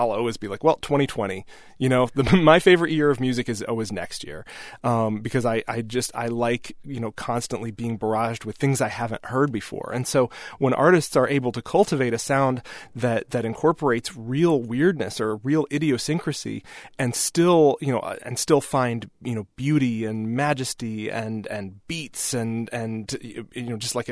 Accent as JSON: {"language": "English", "region": "Wisconsin", "country": "United States", "said": "It's not just because I'm from Wisconsin."}